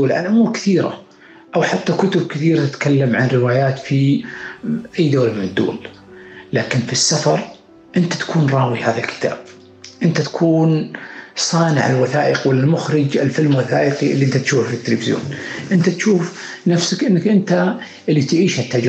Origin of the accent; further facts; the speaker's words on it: Saudi Arabia; نحن كشعب سعودي اللي يملك ثقافة وأخلاق وقيم ومبادئ يجب أن تصدر